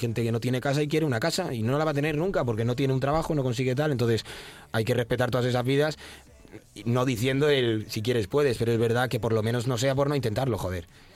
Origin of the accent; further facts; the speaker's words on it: Toledo, Castilla-La Mancha, Spain; los que somos de Toledo, yo creo que saben por qué lo digo. Es un poco, al final, como en cualquier sitio, pero sí, no es un pueblo, pero no es una ciudad muy grande. Nos conocemos todos.